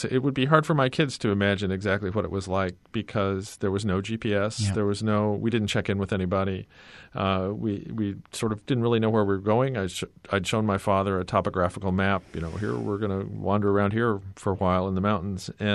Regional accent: Kansas City, Missouri, United States; I think if you grow up in Kansas City, you think spend a lot of time thinking about other places.

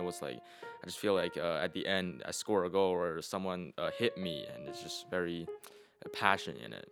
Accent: Beijing, China; I am a freshman here in Interlaken. I'm from Beijing, China.

